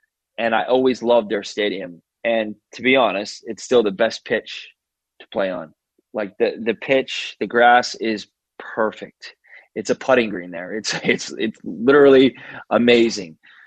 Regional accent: United States; And it was kind of like, wow, like being another American over here.

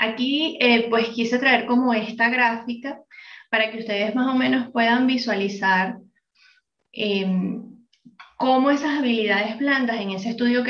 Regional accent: Venezuela; now in Bogotá, Colombia; yo me encuentro en Colombia, soy venezolana, pero en este momento vivo en Colombia, en Bogotá

